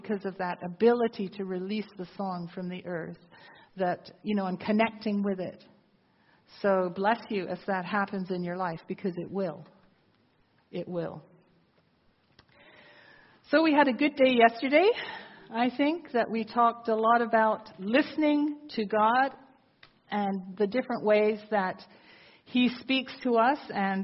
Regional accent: England, United Kingdom; And that's part of who we are as English people.

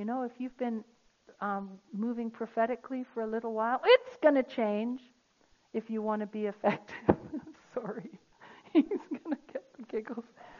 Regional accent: United Kingdom; I'm not one, by the way, I'm British. Don't I look British and sound British? I am.

